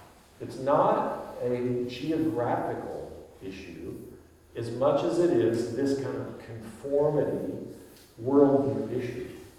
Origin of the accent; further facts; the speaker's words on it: Fort Wayne, Indiana, United States; now in New York, United States; I am an exile in every way in New York because I'm from Fort Wayne, Indiana. I grew up surrounded by cornfields. I am Midwestern, slow-paced.